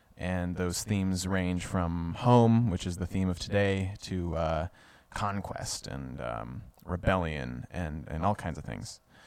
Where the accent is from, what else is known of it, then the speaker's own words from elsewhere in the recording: Minneapolis, Minnesota, United States; I grew up in Minneapolis, Minnesota. Because that's a city in the Midwest, most people I met when I first came to college assumed I was from some sad, tiny little town in the middle of nowhere